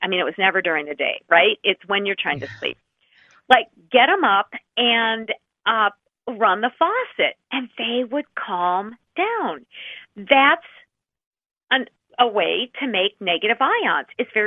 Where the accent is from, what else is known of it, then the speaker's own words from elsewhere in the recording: Minnesota, United States; You can put your feet like in the dirt in Minnesota. I am from Minnesota.